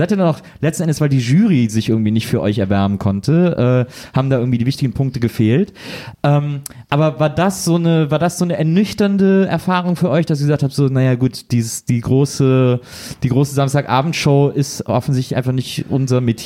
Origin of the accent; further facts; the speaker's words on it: Cologne, North Rhine-Westphalia, Germany; Ich komme ja aus Köln.